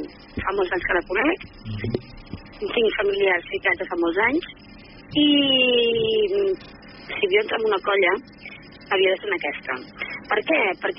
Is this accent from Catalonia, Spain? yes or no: yes; Barcelona, Catalonia, Spain; Perquè jo soc filla de Gràcia, vaig estar a Gràcia, els meus pares són de Gràcia, els meus fills són de Gràcia.